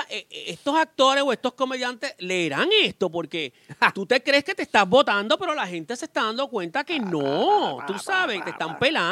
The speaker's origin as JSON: {"language": "Spanish", "town": "Carolina", "country": "Puerto Rico", "tie": "born or raised there", "said": "yo me crié en Carolina"}